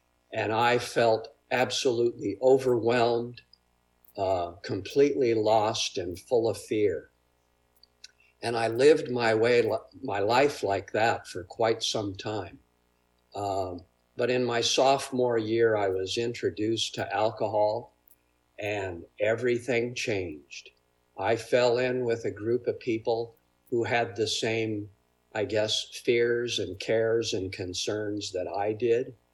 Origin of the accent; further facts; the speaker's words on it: California, United States; I grew up in Santa Cruz County. So whether it was watching sunsets at the beach or hiking in the Santa Cruz Mountains or going skiing up in Tahoe